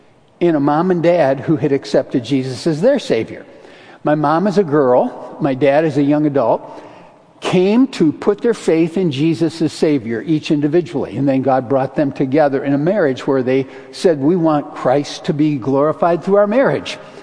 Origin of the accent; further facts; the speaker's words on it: Grand Rapids, Michigan, United States; now in Midland, United States; I was so blessed as a boy growing up in Grand Rapids.